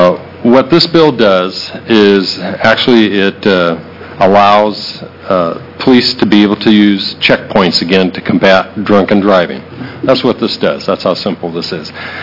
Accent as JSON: {"language": "English", "town": "Albany", "country": "United States", "said": "I'm back. Anyways, I'm from Albany"}